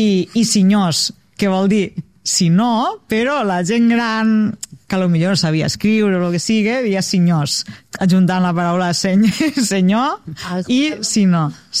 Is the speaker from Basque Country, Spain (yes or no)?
no; Catalonia, Spain; que ja som els últims habitants de la Terra de fer-les servir d'esta manera, que som la gent del Delta